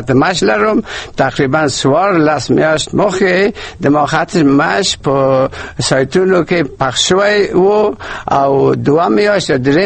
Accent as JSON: {"language": "Pashto", "region": "Kabul", "country": "Afghanistan", "said": "زه د کابل یم او"}